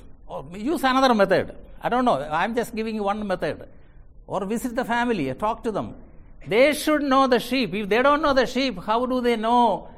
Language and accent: English; India; moved away; my home church when I came from India is doing it